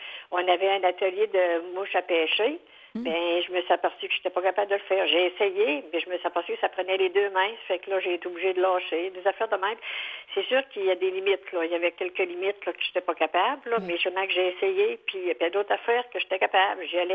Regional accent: Cap-Chat, Quebec, Canada; born there; Moi, je suis née à Cap-Chat, en Gaspésie.

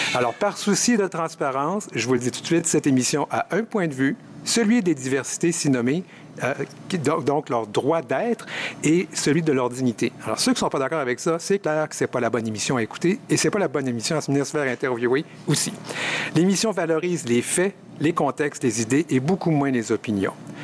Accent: Quebec City, Quebec, Canada; on est ici parce que c'est beau Québec, puis j'ai grandi ici. Et parce que ça me tentait de revoir ma famille et ma ville natale.

